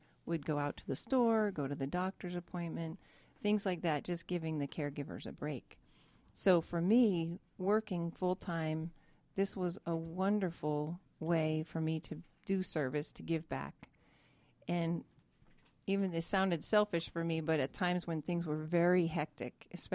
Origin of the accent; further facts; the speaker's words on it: New York City, New York, United States; also born or lived in Connecticut; I grew up in New York City in Connecticut, and my grandmother was a great influence in my life.